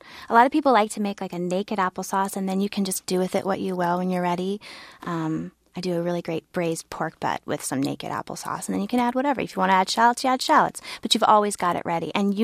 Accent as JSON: {"language": "English", "town": "Vienna", "region": "Ohio", "country": "United States", "tie": "born or raised there", "said": "This apple butter, this is actually from my hometown, Vianna, Ohio."}